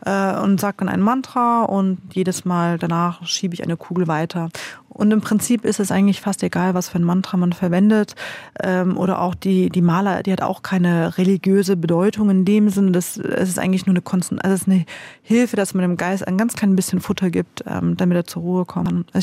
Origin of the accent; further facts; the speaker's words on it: Germany; now in Austria; ich darf in Österreich nicht wählen. Ich bin Deutsche.